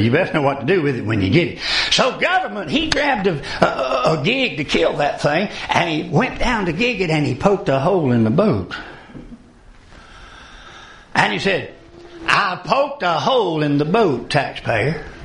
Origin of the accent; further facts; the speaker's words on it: Mississippi, United States; I'm from Mississippi, by the way. I was a firefighter for 30 years, a pastor for 15 of those years.